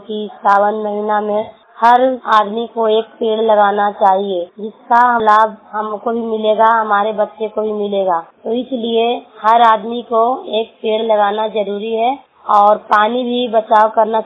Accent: Chora, Bihar, India; मैं north block चोरा गाँव जिला नालंदा के रहने वाली हूँ

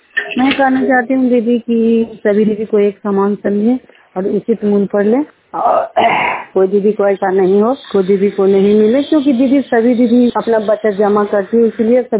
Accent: Mirzapur, Bihar, India; मैं मिर्जापुर पंचायत की रहने वाली हूँ, हिलसा प्रखंड से बिलोंग करती हूँ। जिला नालंदा है

